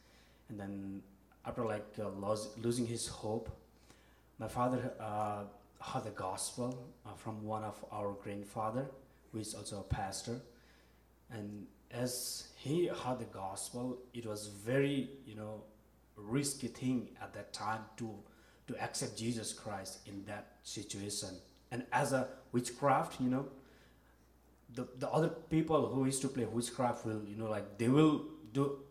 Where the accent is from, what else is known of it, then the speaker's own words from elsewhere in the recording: Nepal; also born or lived in Bhutan; So, I was born in Bhutan, and then I was raised in Nepal as a refugee kid.